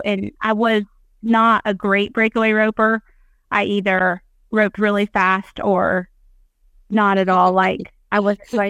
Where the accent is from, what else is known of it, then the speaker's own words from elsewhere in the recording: Wyoming, United States; So we lived in Wyoming. I grew up in Wyoming.